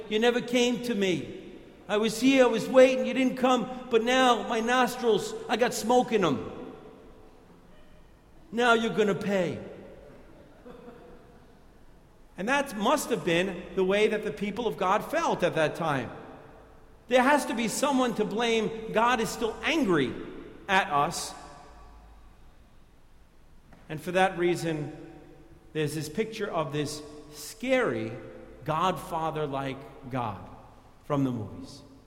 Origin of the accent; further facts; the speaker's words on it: New York, United States; accent: New York; I'm going to use my New York accent to its best ability here.